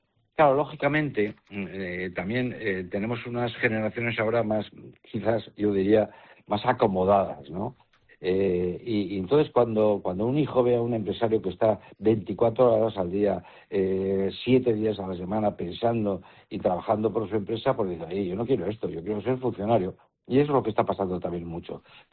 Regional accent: Navarre, Spain; trabajo por Navarra y por mi tierra, que es lo que más puedo querer.

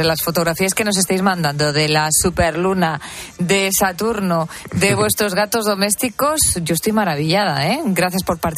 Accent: Spain; cómo somos los españoles

